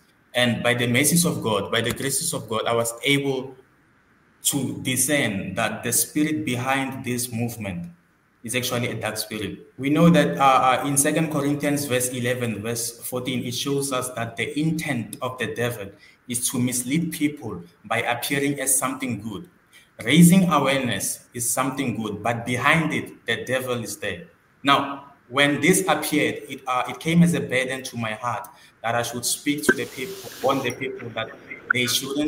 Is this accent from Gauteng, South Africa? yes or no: yes; Pretoria, Gauteng, South Africa; now in Cape Town, South Africa; I was born and raised in Pretoria, Soshanguve, but I'm currently pursuing my studies here in Cape Town.